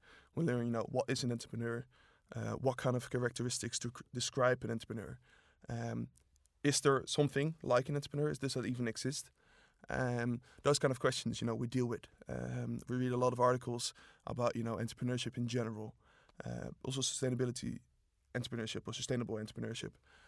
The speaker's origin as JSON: {"language": "English", "region": "Utrecht", "country": "Netherlands", "tie": "born or raised there", "lives_now": "Amsterdam, Netherlands", "said": "I'm 25 years old. I was born and raised in Utrecht. I'm a Dutchie. I moved here to Amsterdam about 5 years ago."}